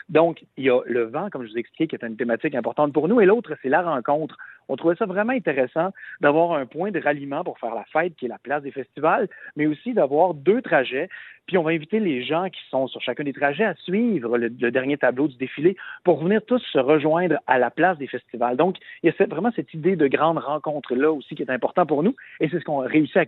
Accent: Quebec, Canada; on a plutôt questionné notre rapport en tant que Québécois à ces éléments-là.

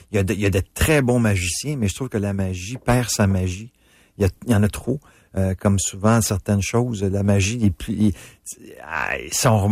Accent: Sainte-Adèle, Quebec, Canada; born there; Je suis né à Sainte-Adèle, c'est dans ma polyvalente en plus.

